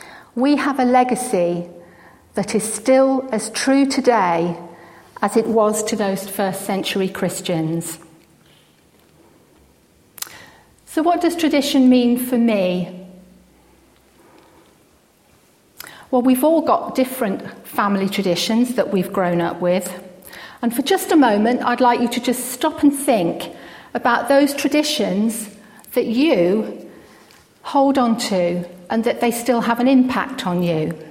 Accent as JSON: {"language": "English", "region": "Scotland", "country": "United Kingdom", "said": "because being Scottish, we used to go first footing on New Year's Eve."}